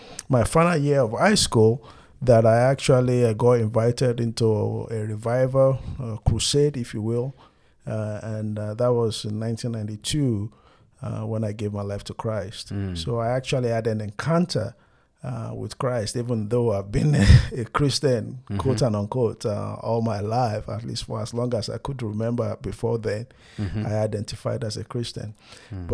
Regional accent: Nigeria; moved away as an adult; now in United States; Yeah, so I grew up in Nigeria. I guess I'm in my 40s now. And so for the better half of my life, I was in Nigeria. Moved to the United States in 2003. But growing up in Nigeria, born into a Christian home, what you call the Episcopal, so Episcopalian, growing up, call it Anglican Church.

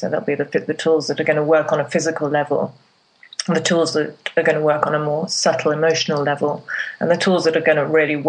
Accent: England, United Kingdom; moved away as an adult; now in Lyon, France; Okay, so I'm English, but I've lived in France for the last 25 years

